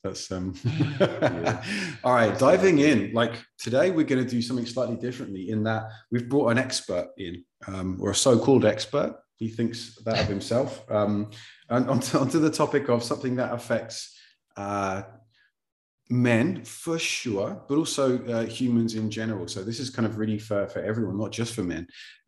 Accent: England, United Kingdom; now in Lisbon, Portugal; I'm English, so I'm just going to acknowledge the weather situation before anything else.

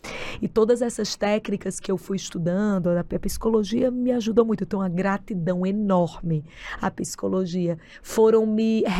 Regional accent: Natal, Rio Grande do Norte, Brazil; moved away as an adult; now in São Paulo, Brazil; Fiz em Natal, sou de Natal, gente, esse sotaque aqui já deu para identificar que não é de São Paulo. Mas eu vim para cá, para São Paulo

